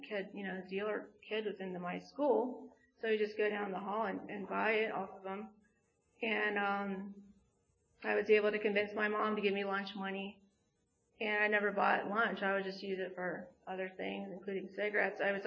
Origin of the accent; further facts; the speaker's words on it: Ambler, Pennsylvania, United States; Anyway, I grew up in Ambler. I have a younger brother.